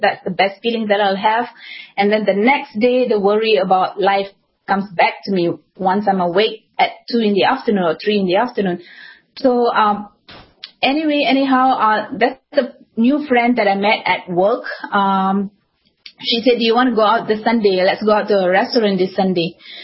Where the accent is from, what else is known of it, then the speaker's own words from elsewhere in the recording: Malaysia; being born and raised in Malaysia, I mean, in Malaysia, we are diverse. We have different religion, like Muslim and Buddhist is the two other main religion. And I'm from the Hindu faith.